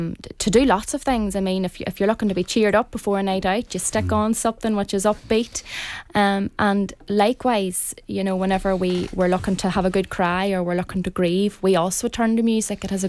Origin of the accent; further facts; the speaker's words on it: Omagh, Northern Ireland, United Kingdom; I'm from Omagh.